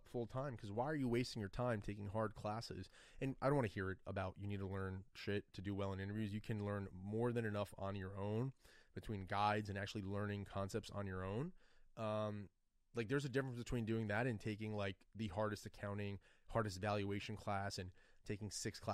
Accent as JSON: {"language": "English", "region": "New Jersey", "country": "United States", "said": "I'm from Jersey."}